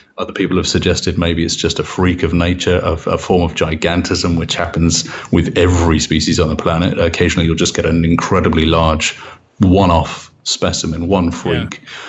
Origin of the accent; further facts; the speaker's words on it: England, United Kingdom; born there; Well, I mean, I was born in England, and I believe it's considered one of the most haunted countries on the planet.